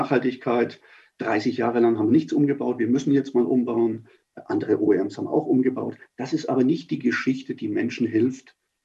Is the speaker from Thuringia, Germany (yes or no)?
no; Nuremberg, Bavaria, Germany; Wenn ich als Nürnberger, meine Söhne, die sind in München sozialisiert